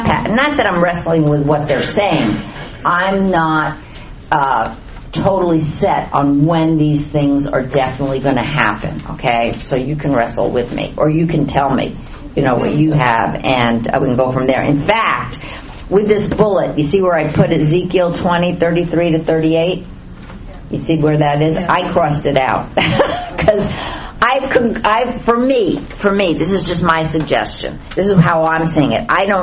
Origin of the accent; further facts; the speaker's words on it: Gaza, Gaza Strip, Palestine; I told him that I was from Gaza, and I used to hate him and all Jews.